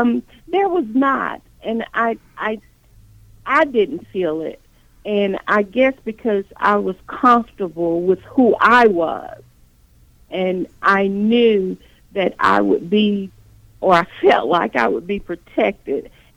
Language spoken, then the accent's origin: English; Columbus, Georgia, United States; I was born and raised right here in Columbus, Georgia. I attended the public schools of Columbus from 1966, graduate of Spencer High School.